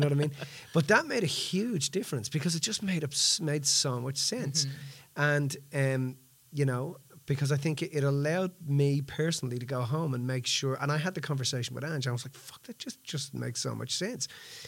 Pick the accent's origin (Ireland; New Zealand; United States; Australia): Ireland; And, you know, I'm Irish.